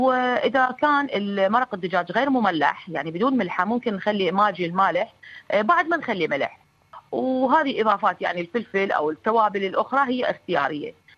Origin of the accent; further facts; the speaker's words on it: Iraq; واكيد يعني احنا معروفين عراقيين بتعدد النكهات في مطبخنا